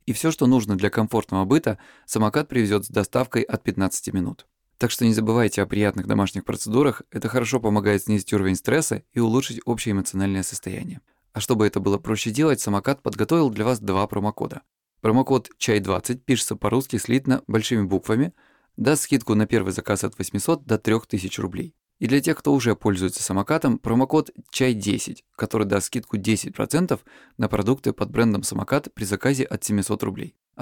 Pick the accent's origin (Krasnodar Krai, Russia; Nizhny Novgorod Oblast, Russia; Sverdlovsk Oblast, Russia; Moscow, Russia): Krasnodar Krai, Russia; я из Краснодарского края, знаете ли.